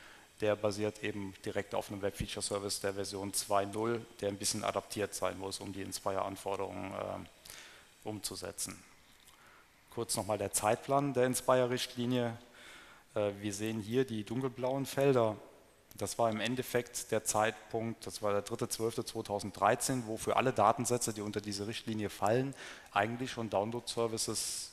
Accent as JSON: {"language": "German", "region": "Rhineland-Palatinate", "country": "Germany", "said": "ich komme aus Rheinland-Pfalz"}